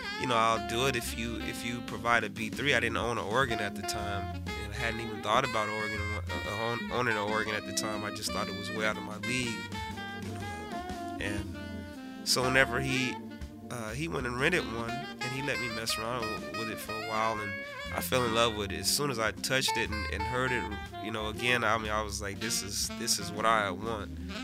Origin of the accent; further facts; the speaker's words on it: Ceres, California, United States; I grew up in Ceres, California, and I went to the Baptist church